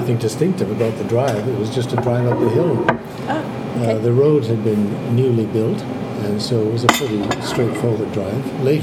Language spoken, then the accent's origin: English; Canada; Although I'm Canadian, I had been doing my doctoral work at the University of Edinburgh in Scotland.